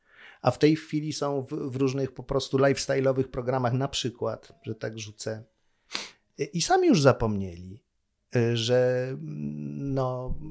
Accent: Warsaw, Masovian Voivodeship, Poland; Ale ja się urodziłem i wychowałem na Pradze i to było takie trochę treningowe.

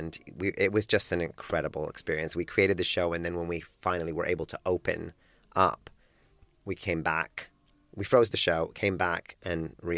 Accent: Australia; moved away; also born or lived in Hamburg, Germany; I had lived in Hamburg for about 6 years, wow, on and off, when I moved from Australia to Hamburg.

